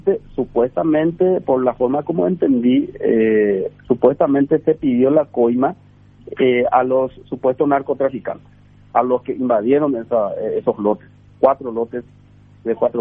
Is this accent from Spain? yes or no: no; Alto Paraná, Paraguay; yo soy oriundo de Alto Paraná